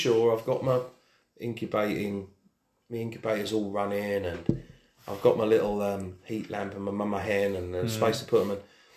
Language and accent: English; South East England, United Kingdom; we're both from Sussex